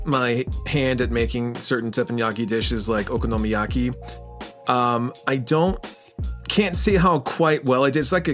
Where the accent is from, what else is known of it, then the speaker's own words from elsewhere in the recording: the South, United States; Sure. Oh, I'm American and from the South. I know exactly what you're talking about.